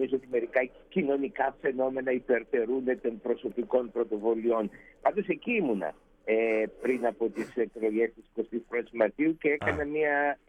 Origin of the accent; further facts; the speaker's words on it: Greece; ορθόδοξος, εγώ λέω είμαι Έλληνας. Παρόλο που έχω και το αμερικανικό διαβατήριο και είμαι αμερικανός πολίτης. Λέω λοιπόν εγώ είμαι Έλληνας.